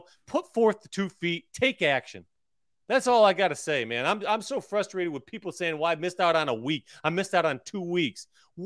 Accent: Gerry, New York, United States; So I grew up in Gary, New York, G-E-R-R-Y, Gary, New York.

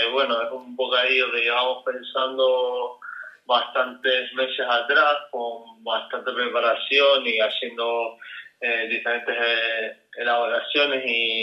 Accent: Fuerteventura, Canary Islands, Spain; a mí siempre me ha gustado mantener la identidad de donde vengo, en este caso de Fuerteventura

